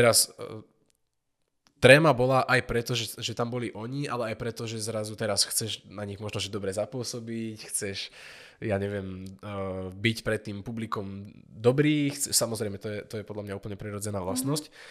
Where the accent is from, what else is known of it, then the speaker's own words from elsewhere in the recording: Púchov, Trenčín Region, Slovakia; ja som chalan z Puchova